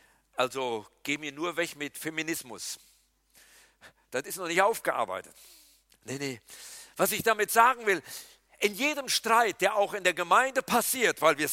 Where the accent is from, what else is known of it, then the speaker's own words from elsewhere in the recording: North Rhine-Westphalia, Germany; Ich kann mich daran erinnern, wie wir Ski gefahren sind bei uns im Siegerland.